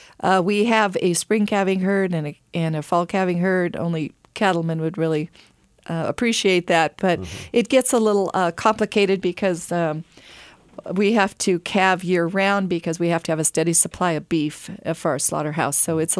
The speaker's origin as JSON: {"language": "English", "town": "Hanford", "region": "California", "country": "United States", "tie": "born there", "said": "I'm a fourth generation Californian, and I was born in Kings County in Hanford."}